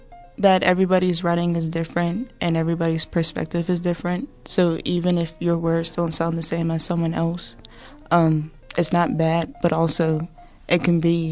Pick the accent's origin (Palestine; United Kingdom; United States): United States; And you expect me to follow you because I'm an American, but you treat me differently because I'm African American.